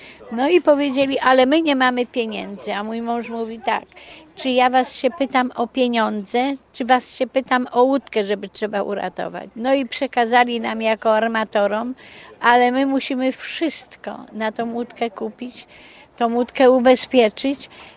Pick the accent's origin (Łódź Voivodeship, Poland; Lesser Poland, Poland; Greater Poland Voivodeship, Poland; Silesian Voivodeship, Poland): Łódź Voivodeship, Poland; Łódź; now in Gdynia, Poland; ja jestem łodzianką i moje żaglowanie zaczęło się w Łodzi.